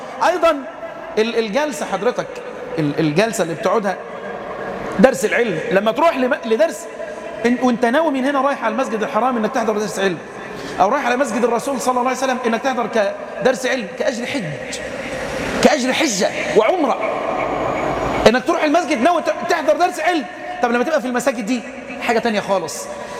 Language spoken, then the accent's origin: Arabic; Egypt; إحنا عندنا في مصر ما فيش الكلام ده